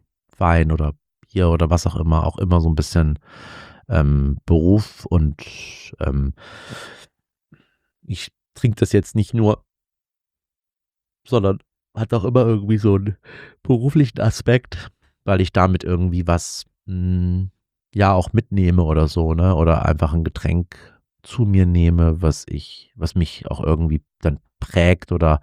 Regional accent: East Germany, Germany; Ich bin im Osten groß geworden, ich bin im Osten aufgewachsen und bin dann aber im Westen gezogen und war immer im Westen der Ossi.

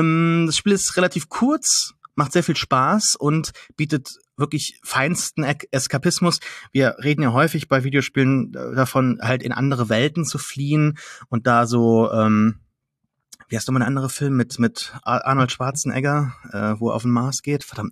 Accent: Saarland, Germany; Bin kein Franzose, obwohl ich Saarländer bin.

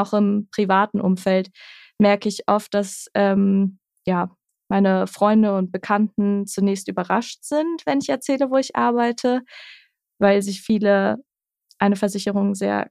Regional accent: Düsseldorf, North Rhine-Westphalia, Germany; now in Cologne, Germany; ich komme gar nicht aus Köln, sondern aus Düsseldorf. Und ich wohne hier zwar schon jetzt ein bisschen länger

